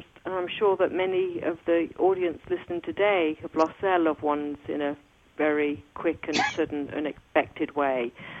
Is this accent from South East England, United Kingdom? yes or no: no; Coventry, West Midlands, United Kingdom; now in United States; I do have an accent. I was born and raised in England, in Coventry, which is about 100 miles north of London. But I've lived in the United States for over 20 years now.